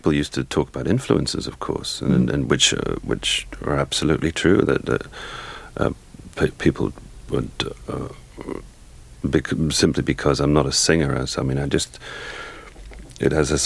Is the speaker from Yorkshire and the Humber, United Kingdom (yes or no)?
no; Newcastle upon Tyne, North East England, United Kingdom; also born or lived in Glasgow; Yeah, well, I was born in Glasgow, but when I was about 6 or 7, I moved to Newcastle-on-Tyne, which is a northeast, like the people from the northeast, people from Newcastle are called Geordies, and that's really what I consider myself to be, from the northeast.